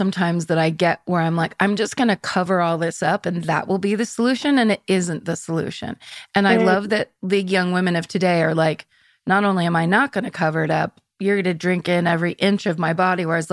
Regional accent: California, United States; because I'm from Northern California

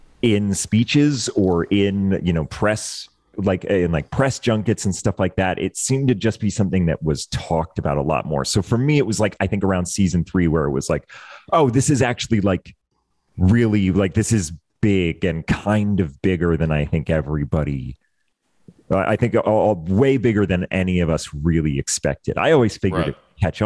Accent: Maine, United States; My hometown has 2,000 people in it, and my closest neighbor was like a 3/4 of a mile. Like, you don't see anybody anyway. We were there all summer, and Maine is like an incredible place

